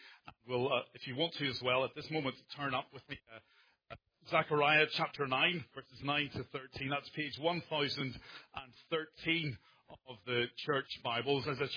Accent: Ireland; although I come from Ireland, I used to work in London.

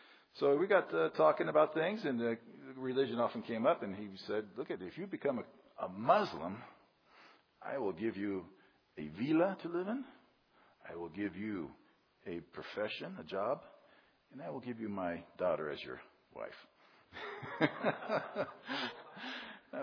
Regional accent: United States; And being an American, sometimes a man would like to have me

